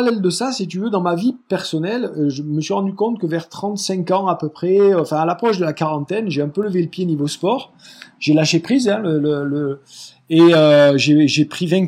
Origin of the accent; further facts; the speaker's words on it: Embrun, Provence-Alpes-Côte d'Azur, France; moi je suis originaire d'Embrun dans les Hautes-Alpes.